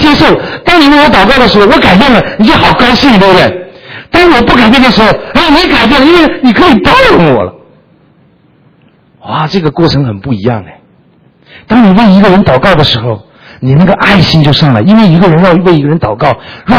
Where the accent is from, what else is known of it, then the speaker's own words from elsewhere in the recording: China; 中国人哈、啊，因为我是从这个从小在这个共产党的这个教育下长大的